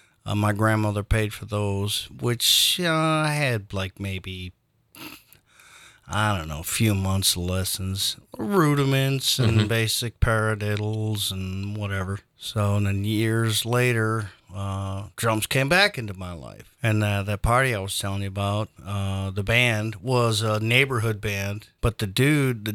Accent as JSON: {"language": "English", "town": "Detroit", "region": "Michigan", "country": "United States", "tie": "born or raised there", "said": "Born and raised in Detroit. You know, played in the clubs back in the 80s there."}